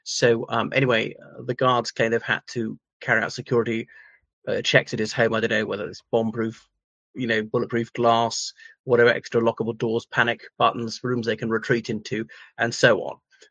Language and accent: English; Ireland; from Ireland.